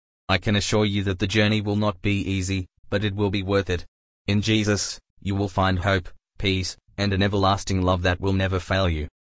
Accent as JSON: {"language": "English", "country": "Australia", "said": "I am an Australian man who has been saved by the grace of God."}